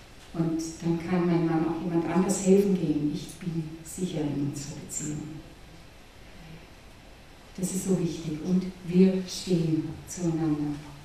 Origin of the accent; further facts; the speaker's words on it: Germany; now in Austria; als Deutsche in Österreich ist das noch ein bisschen schwieriger